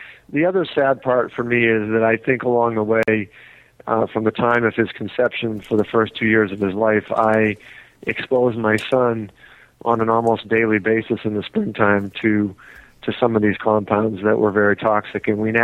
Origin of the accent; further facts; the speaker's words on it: Bradford, Maine, United States; Actually, in Bradford, Maine. It's a dairy farm town up in northern Maine.